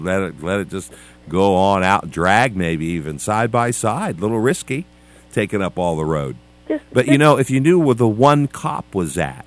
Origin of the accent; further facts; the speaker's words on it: Ohio, United States; accent: Ohio; they awarded me the homiletic award because of my Ohio accent.